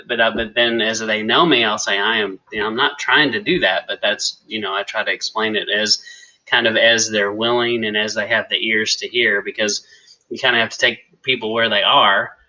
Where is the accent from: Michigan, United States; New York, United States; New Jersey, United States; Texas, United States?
Texas, United States; You know, I'm from Texas, and speaking of, I don't know if they say this in Pennsylvania, hang your hat on that.